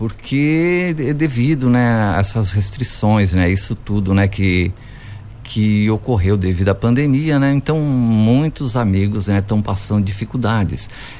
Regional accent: Lauro Müller, Santa Catarina, Brazil; nas épocas anteriormente, né, da nossa juventude em Lauro Miller, né, poucas opções

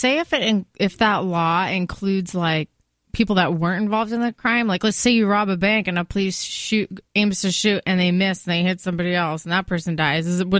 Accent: Yarmouth, Massachusetts, United States; officer in Massachusetts that was killed while executing a warrant. So he's one of the officers in my hometown.

